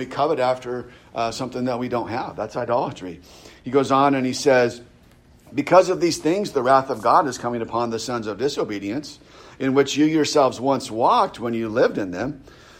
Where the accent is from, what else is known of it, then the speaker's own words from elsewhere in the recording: California, United States; on the coast, I'm from California, on the coast they call it flyover country.